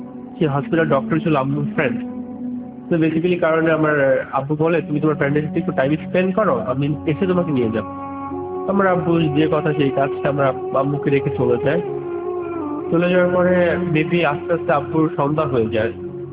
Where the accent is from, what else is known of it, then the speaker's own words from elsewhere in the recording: Hamidpur, Dhaka Division, Bangladesh; now in Kuwait; আমি টাঙ্গাইল জেলার কালিয়াটি থানার হামিদপুর গ্রামে বাস করি। মূলত কারণ এখন আমি প্রবাসী, মানে আমি কোয়েতে আছি।